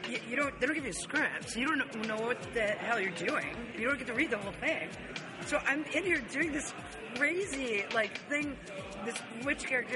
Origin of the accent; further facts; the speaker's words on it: the South, United States; I'm from the South. I'm very much from the South.